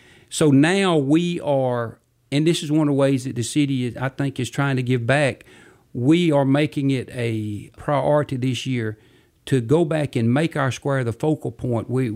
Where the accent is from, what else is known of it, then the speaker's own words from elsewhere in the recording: Colquitt, Georgia, United States; And that was my memory of growing up in Colquitt.